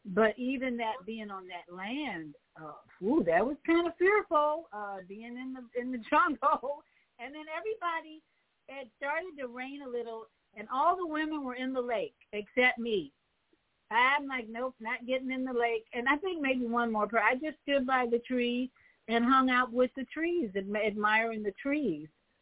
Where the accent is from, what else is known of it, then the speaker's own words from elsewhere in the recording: Chicago, Illinois, United States; And I'm from Chicago. I was born and raised in Chicago